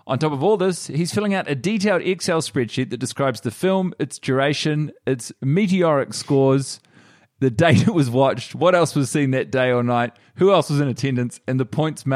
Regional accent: Australia; now in Vienna, Austria; I'm Australian and she's Swedish, but we're living in Vienna

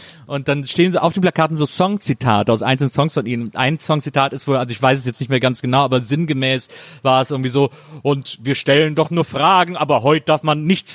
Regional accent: Bonn, North Rhine-Westphalia, Germany; born there; Aus Bonn, meine Geburtsstadt.

